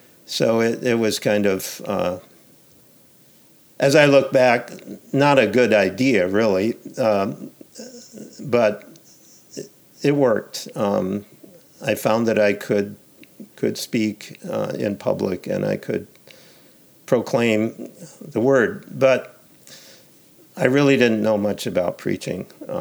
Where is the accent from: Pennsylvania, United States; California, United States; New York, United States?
New York, United States; Yeah, I grew up in New York State and went to college in Massachusetts.